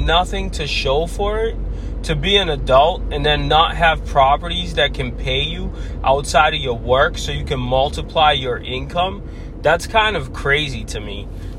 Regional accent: United States; And then growing up in America, I basically got to see welfare and food stamps and kind of being broke, right?

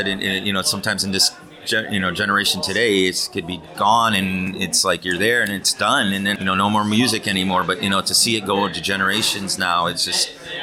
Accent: United States; No bash against, you know, I mean, I'm an American, so.

